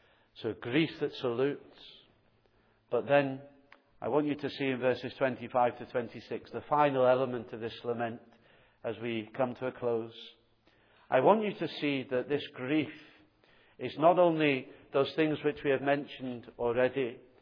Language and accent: English; Southport, North West England, United Kingdom; as I was growing up in Southport in the church which is there